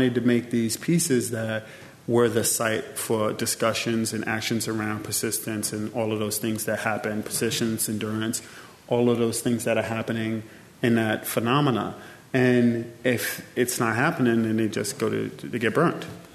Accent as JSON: {"language": "English", "town": "Brooklyn", "region": "New York", "country": "United States", "tie": "born or raised there", "said": "And growing up in Bed-Stuy, there was a lot of forces that were working against me."}